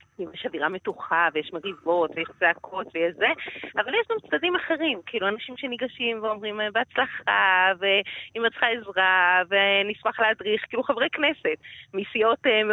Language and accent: Hebrew; Jerusalem, Jerusalem District, Israel; אני ירושלמית, את כל העשייה הציבורית שלי התחלתי מירושלים